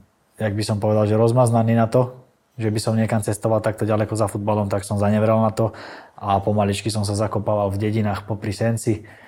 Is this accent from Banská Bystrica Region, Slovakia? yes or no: no; Senec, Bratislava Region, Slovakia; keďže sme vyrastali v Senci na jazerách